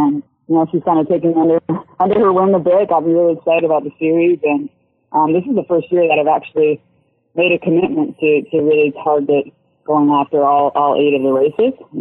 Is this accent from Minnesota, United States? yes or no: yes; Minneapolis, Minnesota, United States; the Penn Cycle Fat Tire Whopper, which actually is in Minneapolis, which is pretty much my hometown.